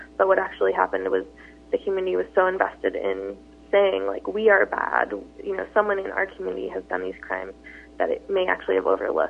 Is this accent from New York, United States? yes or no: yes; New York City, New York, United States; Yeah, I am from New York City originally, so very different.